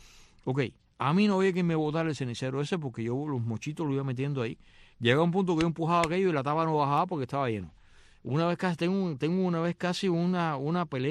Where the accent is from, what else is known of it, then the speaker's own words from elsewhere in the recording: Cuba; now in Spain; Yo me fui de Cuba bajo racionamiento